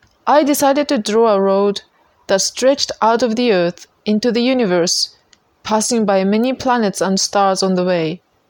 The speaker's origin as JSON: {"language": "English", "country": "Japan", "tie": "born or raised there", "second_language": "English", "said": "This weekend, from August 7th, in my hometown back in Japan, the annual summer festival is happening."}